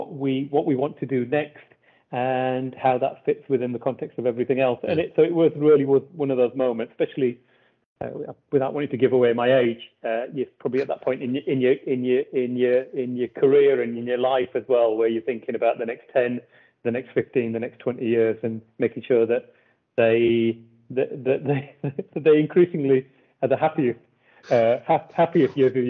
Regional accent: Wakefield, Yorkshire and the Humber, United Kingdom; I'm from Wakefield in West Yorkshire, the son of first generation migrants to this country.

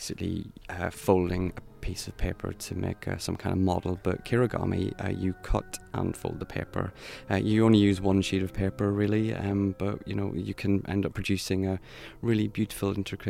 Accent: Northern Ireland, United Kingdom; growing up in Northern Ireland. I mean, you know, it was a mixed time, but I lived in a predominantly Catholic area and it was rife with superstition.

